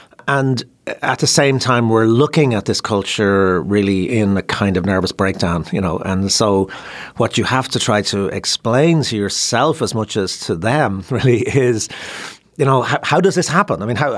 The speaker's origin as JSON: {"language": "English", "country": "Ireland", "tie": "born or raised there", "said": "my own relationship to England, really, you know, and growing up in Ireland."}